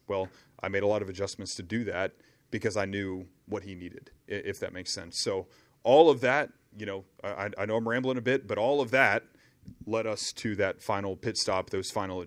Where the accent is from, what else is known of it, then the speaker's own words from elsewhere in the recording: East Coast, United States; I grew up pavement racing on the East Coast.